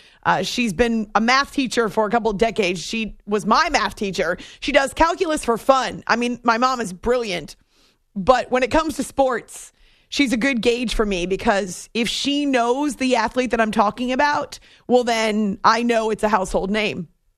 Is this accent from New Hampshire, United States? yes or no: yes; New Hampshire, United States; I grew up in New Hampshire, obviously with mom. And so we've been following the Celtics for as long as I can remember.